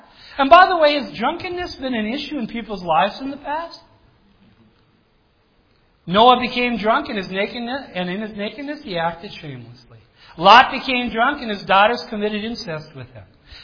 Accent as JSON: {"language": "English", "region": "Minnesota", "country": "United States", "tie": "born or raised there", "said": "You know, I grew up on the Iron Range."}